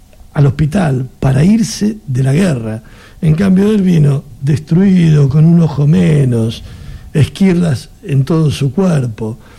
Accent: Ituzaingó, Buenos Aires Province, Argentina; also born or lived in Morón; Nací en Morón y fui criado en Ituzaingó.

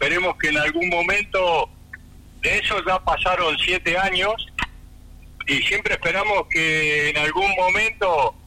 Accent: Tierra del Fuego, Argentina; Nosotros le apuntamos siempre, somos de Tierra del Fuego y le apuntamos al desarrollo de Tierra del Fuego.

